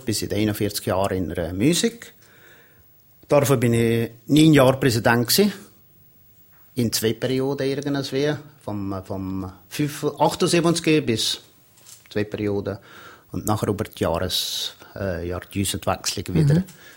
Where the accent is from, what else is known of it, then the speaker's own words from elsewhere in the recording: Valais, Switzerland; accent: Walliserdeutsch; now in German-speaking Switzerland; Und als Walliser in der Deutschschweiz, das ist natürlich eine spezielle Sache.